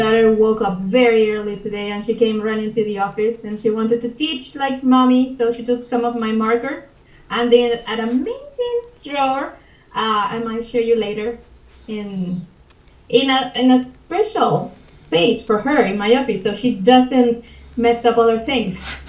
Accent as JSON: {"language": "English", "town": "Maracay", "region": "Aragua", "country": "Venezuela", "second_language": "English", "said": "I come from Venezuela, a beautiful city called Maracay, and I'm an English teacher."}